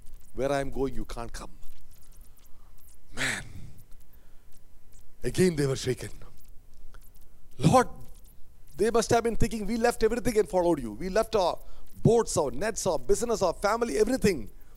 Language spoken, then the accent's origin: English; India; I come from India, where there are a lot of gurus or swamis or leaders, religious leaders.